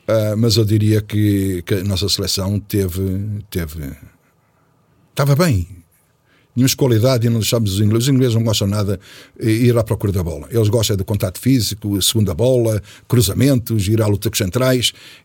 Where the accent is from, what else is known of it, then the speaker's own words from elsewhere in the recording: Portugal; vocês são ingleses, nós somos portugueses